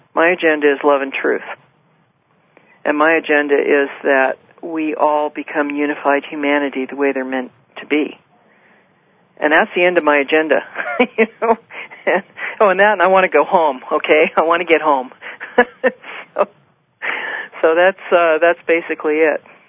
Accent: West Coast, United States; born there; You know, maybe it's because I was born on the West Coast.

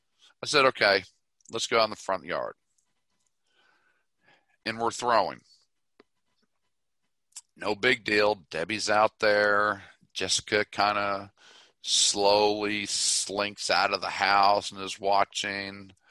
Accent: Tulsa, Oklahoma, United States; Hell, I grew up in Tulsa. I don't ever remember it being like this

